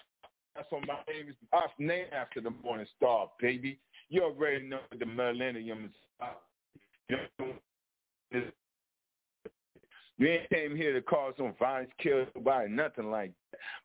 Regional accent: Miami, Florida, United States; Born and raised in Miami-Dade, of course.

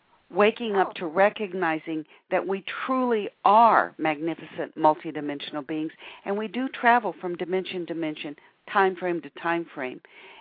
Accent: Texas, United States; I'm originally from Texas, so I'm going to take the pecan pie.

